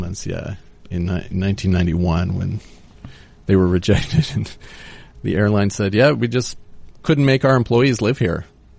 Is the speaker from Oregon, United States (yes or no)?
yes; Oregon, United States; I'm from Oregon.